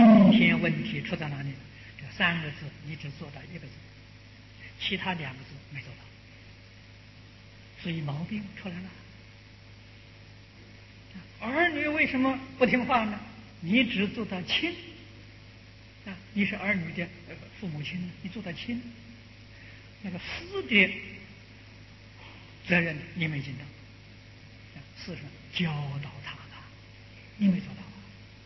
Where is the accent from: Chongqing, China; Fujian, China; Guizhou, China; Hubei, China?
Fujian, China; 我在小时候，我的童年在福建，我住在建国，住了六，我的小学在建国店。